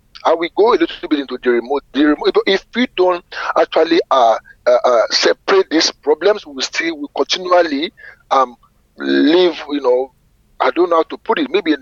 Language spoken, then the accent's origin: English; Lagos, Nigeria; When I was growing up in Lagos Island, I was born in Lagos Island.